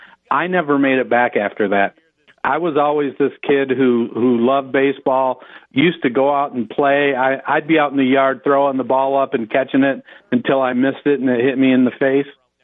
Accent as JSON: {"language": "English", "region": "Michigan", "country": "United States", "tie": "born or raised there", "lives_now": "Ohio, United States", "said": "So I grew up I grew up in Michigan. I'm a Detroit Lions, Detroit Tigers fan. I adopted the Browns when I moved to Ohio, so I know losing."}